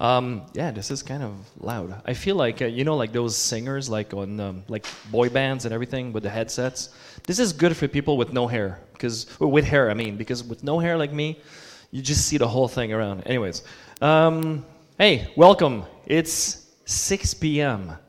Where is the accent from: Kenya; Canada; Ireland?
Canada; Montreal, Quebec; now in New Jersey, United States; I'm originally from Canada in Montreal, but I live in New Jersey now.